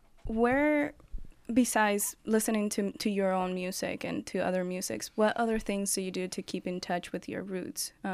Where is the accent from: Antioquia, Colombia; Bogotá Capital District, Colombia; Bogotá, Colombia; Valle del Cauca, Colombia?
Valle del Cauca, Colombia; Cali; I am from Cali, Colombia.